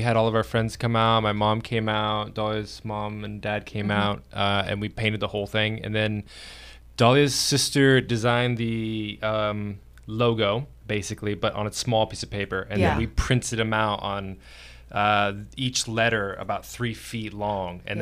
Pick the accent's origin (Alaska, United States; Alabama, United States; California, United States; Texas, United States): California, United States; Santa Rosa; I grew up kind of a lot of places, but we'll call Santa Rosa as my main.